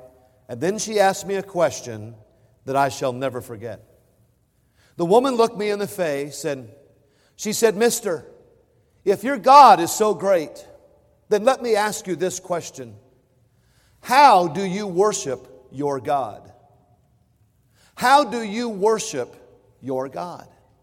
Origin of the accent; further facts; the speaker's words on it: United States; And as an American, I've always cherished my freedom. I've always been proud to be an American.